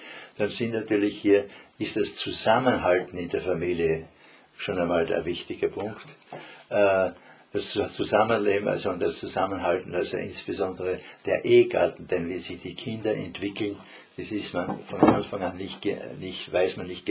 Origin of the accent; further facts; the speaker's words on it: Styria, Austria; born there; Ich bin als gebürtiger Obersteirer Felsen und steile Wände gewohnt